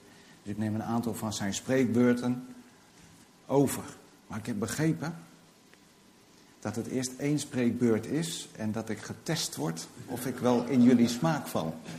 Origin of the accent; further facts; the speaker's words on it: Dokkum, Friesland, Netherlands; now in Veenendaal, Netherlands; Ik ben 43. Ik kom uit Veenendaal. Oorspronkelijk kom ik uit Friesland, uit het mooie stadje Dokkum.